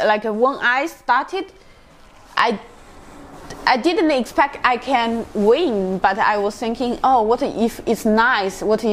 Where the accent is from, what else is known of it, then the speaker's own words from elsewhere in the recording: China; English is a second language; Yeah, it's because I'm from China